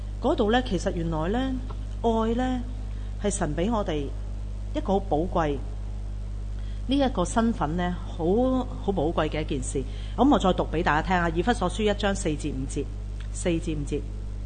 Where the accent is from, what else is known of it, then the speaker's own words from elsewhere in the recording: China; 犹太拉比咧 好似我哋中國人咁樣嘅，好中意講古仔